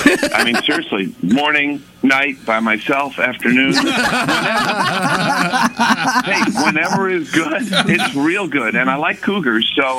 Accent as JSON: {"language": "English", "town": "Altoona", "region": "Iowa", "country": "United States", "said": "Well, let's see. I'm from Altoona."}